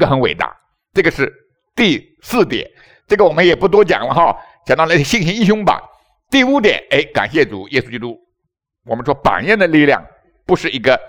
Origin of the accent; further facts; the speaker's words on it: China; born there; 在中国，我们生下来就在，我自己的见证说，我生在口号里，我成长在口号里，